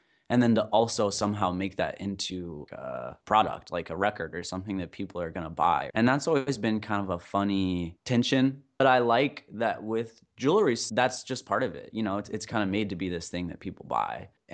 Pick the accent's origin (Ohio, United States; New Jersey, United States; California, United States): Ohio, United States; I grew up in Southeast Ohio. I lived on a farm and I would always kind of explore all these old barns and go out in the woods